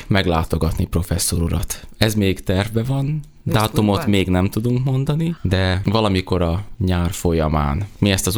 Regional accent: Transdanubia, Hungary; Őszinte leszek, én nem innen a Tiszántúlról származom, hanem a Dunántúlról

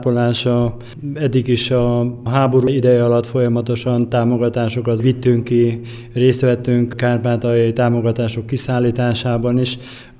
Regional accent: Hungary; Mint magyar embernek ez

